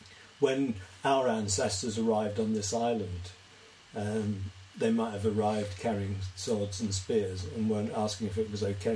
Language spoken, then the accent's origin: English; Brixton, London, United Kingdom; born there; accent: Cockney; Well, my family came from the Elephant and Castle going out east. I was born in Brixton. I chose to change my accent.